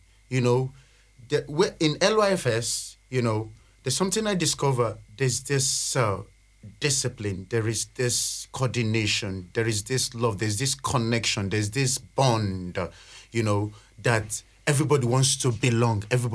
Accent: Nigeria; I'm from Nigeria. You know, I'm an asylum seeker.

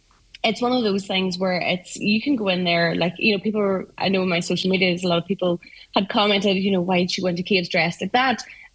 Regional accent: Ulster, Ireland; So Sunday was my day to do a date day, so I decided that because we're from Donegal, we always explore Donegal

